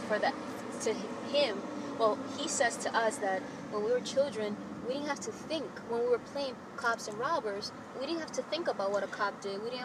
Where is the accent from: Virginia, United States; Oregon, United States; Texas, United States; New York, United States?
New York, United States; now in Los Angeles, United States; New York. I'm a New Yorker. Living in L.A.